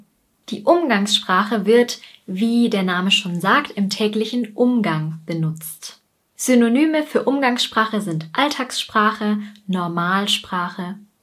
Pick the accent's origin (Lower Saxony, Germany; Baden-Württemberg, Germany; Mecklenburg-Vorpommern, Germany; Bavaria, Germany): Bavaria, Germany; ich finde es als gebürtige Bayerin interessant zu wissen, dass dieser Dialekt am positivsten bewertet wird.